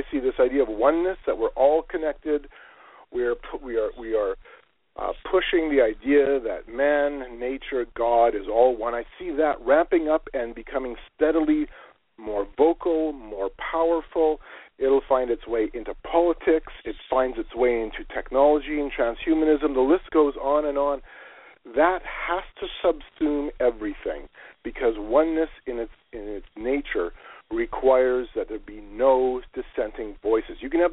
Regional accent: Canada; as a Canadian, our cell phone, the way the billing is, the roaming charges would have just killed us.

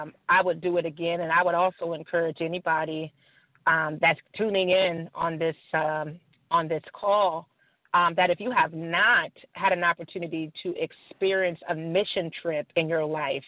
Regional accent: Akron, Ohio, United States; now in Pittsburgh, United States; my journey to ACAC, I came from Akron, Ohio to Pittsburgh. I'm thinking, oh, man, I'm leaving my family. I'm leaving my friends.

